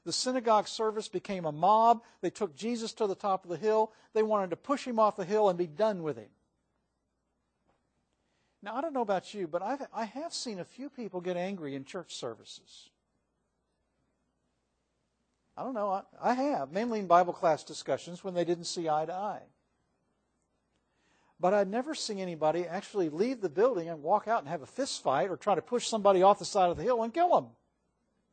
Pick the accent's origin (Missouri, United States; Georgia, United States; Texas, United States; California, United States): Missouri, United States; Raytown; I grew up in Raytown, Missouri, a suburb of Kansas City. I was baptized at the Raytown Church of Christ.